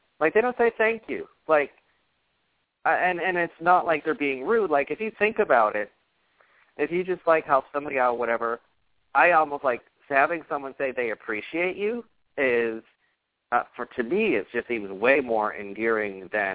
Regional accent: East Coast, United States; Like, you know, I mean, I'm from the East Coast.

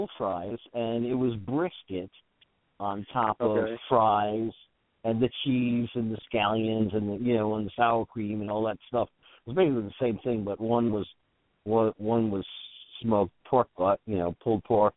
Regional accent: New York, United States; When I grew up in New York and I lived in New York, you know, the state fair was probably somewhere in the middle of the state, not in New York City.

